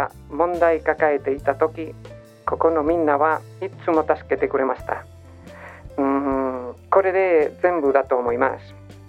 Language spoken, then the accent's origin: Japanese; Spain; Japanese is a second language; now in Japan; 私は1年ぐらい前にスペインから来ました。